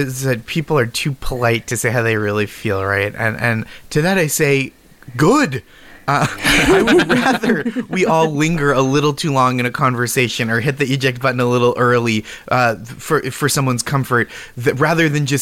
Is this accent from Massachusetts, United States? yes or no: yes; Boston, Massachusetts, United States; now in New York City, United States; But I live in New York City. I grew up in Boston.